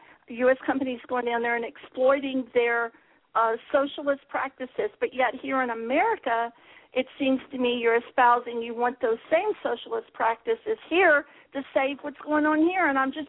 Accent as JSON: {"language": "English", "region": "District of Columbia", "country": "United States", "tie": "born or raised there", "said": "I grew up near Washington, D.C., and I remember Baltimore."}